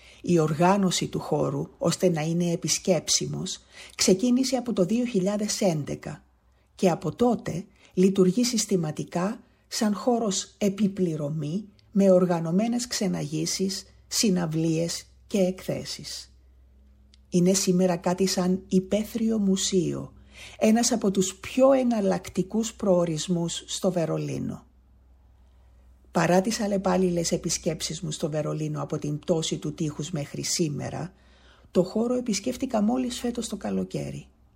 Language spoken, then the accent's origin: Greek; Famagusta, Famagusta District, Cyprus; τώρα που μεγάλωσα, τώρα που μπήκα στην τρίτη ηλικία, δεν κάνω τίποτα άλλο από το να μιλάω για την πόλη μου, την Αμόχωστο στην Κύπρο.